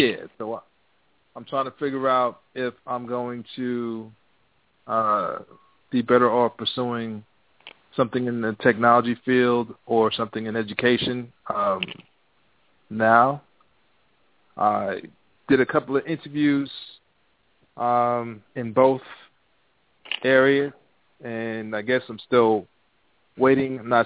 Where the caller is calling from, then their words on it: New York, United States; from New York.